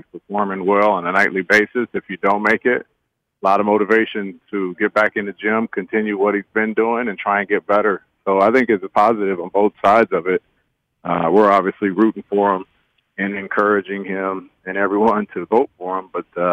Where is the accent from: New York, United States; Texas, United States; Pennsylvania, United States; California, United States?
California, United States; I'm from California, and anyone that follows me on Instagram knows I love round table pizza.